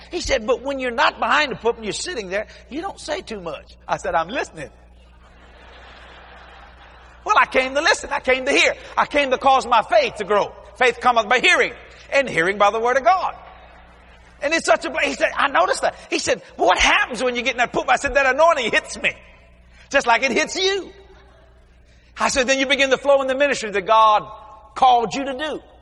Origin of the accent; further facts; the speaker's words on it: New Orleans, Louisiana, United States; You know, we're from South Louisiana, New Orleans, Louisiana. That means you got to be Catholic at least once.